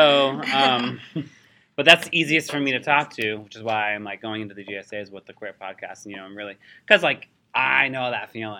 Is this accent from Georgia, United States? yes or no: no; Massachusetts, United States; Not from here. I'm from Massachusetts.